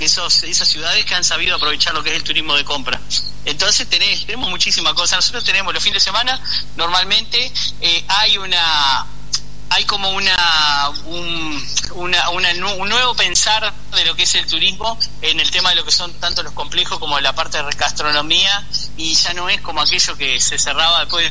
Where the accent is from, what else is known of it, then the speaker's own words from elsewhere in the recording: Rocha, Uruguay; born there; now in La Paloma, Uruguay; Yo nací en Rocha, acá 28 kilómetros, en la capital de Rocha, y hace desde el 2002, plena crisis del 2002. Me vine a vivir para acá, para La Paloma